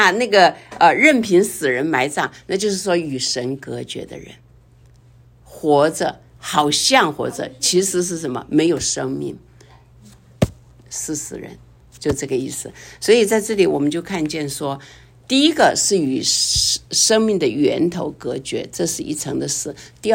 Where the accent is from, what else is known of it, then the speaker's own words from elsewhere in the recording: Jiangxi, China; 用我们江西话讲说，神是你的命啊